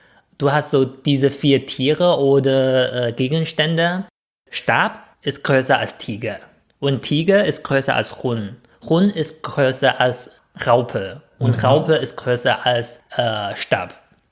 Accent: China; was ich als Chinese ein bisschen häufiger vom Deutschen so gefragt höre

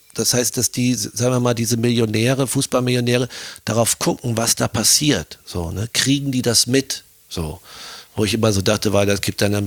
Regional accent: Germany; now in Austria; rede jetzt von mir als Deutscher, als Piefke in Österreich

